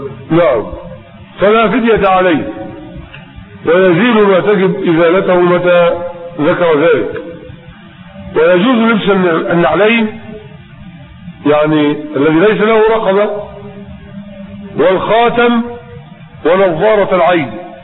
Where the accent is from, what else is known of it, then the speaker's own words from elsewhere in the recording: Egypt; اللي بسموه الزعبوط عندنا في مصر هنا يسموه الزعبوط